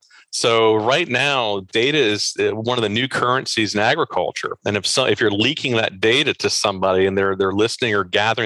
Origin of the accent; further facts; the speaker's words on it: Baltimore, Maryland, United States; I'm from the Baltimore region.